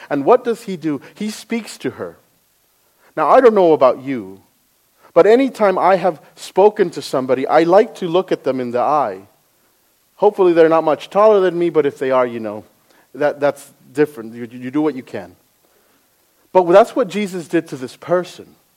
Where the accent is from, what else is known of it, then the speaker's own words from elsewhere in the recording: Midland, Texas, United States; also born or lived in Odessa; I'm from Midland. I was born in Odessa, but moved here. But I was raised here. I went to school here.